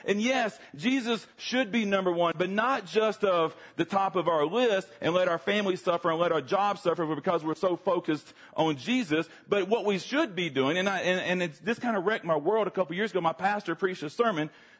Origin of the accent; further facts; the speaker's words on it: Georgia, United States; We live in North Carolina now, but I grew up a lot in the state of Georgia, home of SEC football, Georgia Bulldogs, go Dogs.